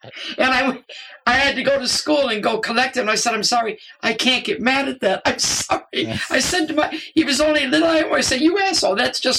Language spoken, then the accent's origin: English; United States; now in England, United Kingdom; I mean, I've been here since 1971. I'm always going to be the American in England.